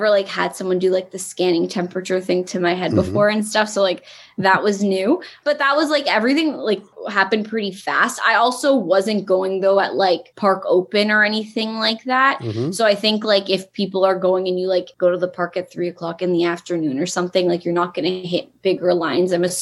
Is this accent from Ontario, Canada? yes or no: yes; Toronto, Ontario, Canada; I'm from Toronto, so like the Toronto airport versus like MCO and the Orlando airport was completely different.